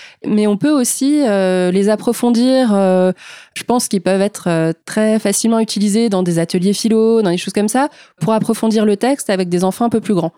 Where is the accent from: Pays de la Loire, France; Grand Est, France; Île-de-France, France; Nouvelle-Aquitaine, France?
Grand Est, France; moi, j'ai grandi en Alsace, donc j'ai grandi avec Tommy Ungerer.